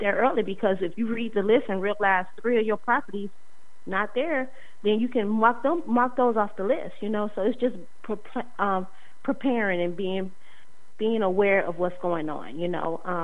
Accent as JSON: {"language": "English", "town": "New Orleans", "region": "Louisiana", "country": "United States", "said": "I didn't grow up there because I'm from New Orleans, but I lived in St. Louis for a few years."}